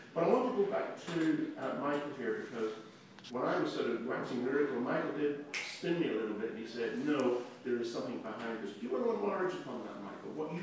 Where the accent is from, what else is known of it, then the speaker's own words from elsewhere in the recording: Northern Ireland, United Kingdom; also born or lived in London; I went through the 70s, I'm from Northern Ireland